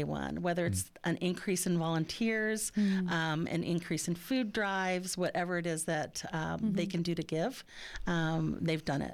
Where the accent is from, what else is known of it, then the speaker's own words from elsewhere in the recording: Oceanside, California, United States; born there; also born or lived in Yuma; I was born in Oceanside, so I do like to claim myself